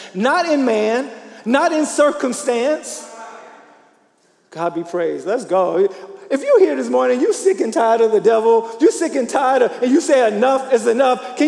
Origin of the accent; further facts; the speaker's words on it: Louisiana, United States; When I was growing up in Louisiana and, senior in high school